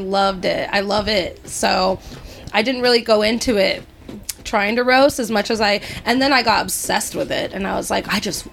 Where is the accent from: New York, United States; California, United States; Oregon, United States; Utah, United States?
California, United States; Gilroy; No, I grew up in Gilroy.